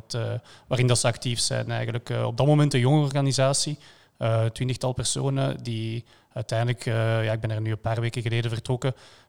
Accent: Flemish Brabant, Belgium; also born or lived in Brussels; ik ben 38 jaar. Ik ben opgegroeid in de Druivenstreek. Maar eigenlijk na mijn studies aan de VUB, communicatiewetenschappen, beland in Brussel. Ook heel lang in Brussel gewoond.

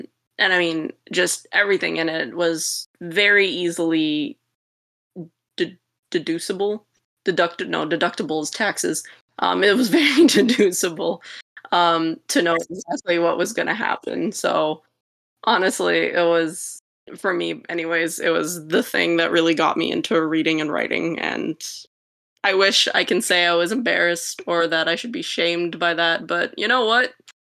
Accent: Montreal, Quebec, Canada; I'm originally from Montreal, still am from Montreal.

